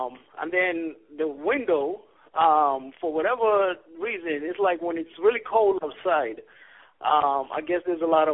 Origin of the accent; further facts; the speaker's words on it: Richmond, Virginia, United States; because right now I'm literally 6 hours away from my hometown of Richmond, Virginia.